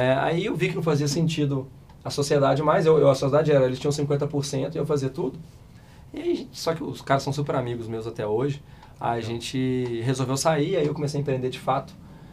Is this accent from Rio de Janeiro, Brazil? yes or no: no; Belo Horizonte, Minas Gerais, Brazil; eu sou mineiro de Belo Horizonte. A gente, na verdade, eu não sou de Belo Horizonte, sou do interior, mas eu vim para Belo Horizonte muito cedo, né, com dias de vida. E eu nasci e cresci aqui no estado de Minas mesmo.